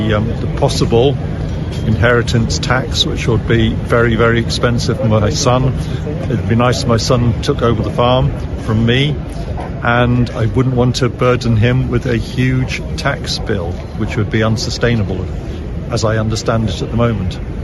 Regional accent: West Midlands, United Kingdom; I'm from North Shropshire. Run a mixed family farm with my son.

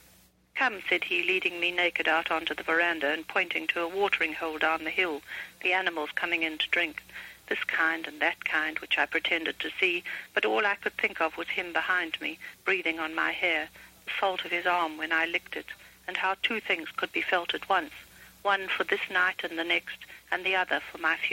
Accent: South Africa; Well, I think any country that one grows up in, however strange and odd, which South Africa certainly was in many aspects, seems at the time to be normal to one

